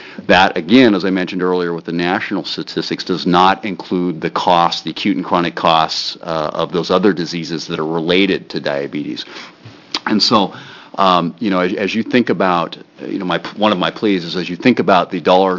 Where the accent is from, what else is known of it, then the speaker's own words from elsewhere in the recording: Westland, Oregon, United States; from Westland, Oregon.